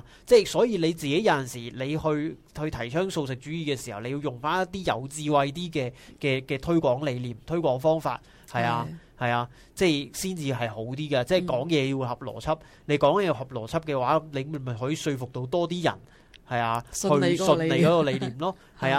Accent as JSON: {"language": "Cantonese", "region": "Guangdong", "country": "China", "said": "我哋广东人讲面咧，就一定系一碗"}